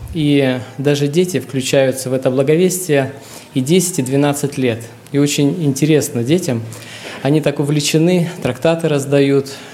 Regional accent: Saint Petersburg, Russia; я из Санкт-Петербурга приехал первый раз здесь, в Сибирском объединении.

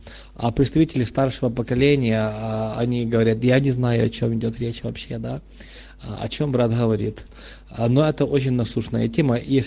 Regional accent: Ukraine; Я с Украины. Это ближе к Западной Украине, Киевское объединение.

